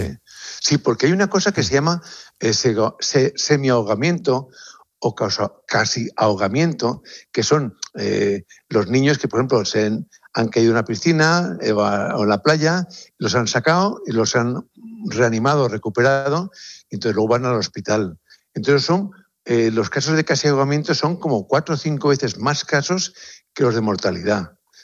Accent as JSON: {"language": "Spanish", "town": "Valencia", "region": "Valencian Community", "country": "Spain", "said": "Yo soy de Valencia, con lo cual te hablo de la paella."}